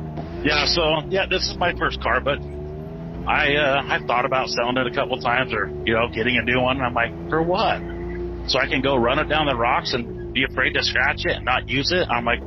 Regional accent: Salt Lake City, Utah, United States; You know, I grew up in Salt Lake City, and we did our stuff up there.

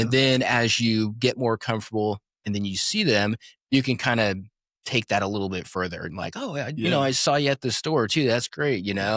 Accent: Weeping Water, Nebraska, United States; So in me, I grew up in Weeping Water.

